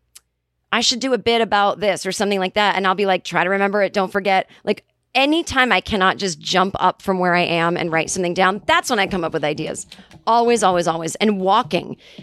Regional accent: Kentucky, United States; I'm from Kentucky. I grew up with the word toboggan, meaning a knitted hat one would wear in the winter

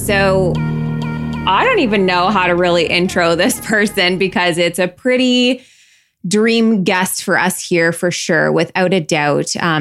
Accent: Canada; for me as a Canadian girl

